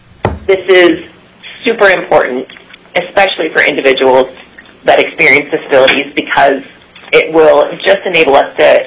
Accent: Kenai, Alaska, United States; I'm from Kenai.

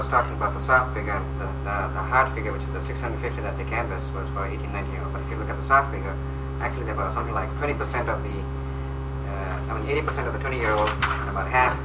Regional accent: India; I come from India, and I used to look back at the trains that they used to run there.

